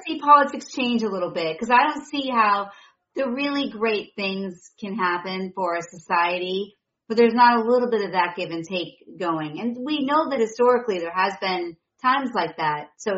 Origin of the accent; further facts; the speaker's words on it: Chicago, Illinois, United States; Well, you know, I'm from Chicago.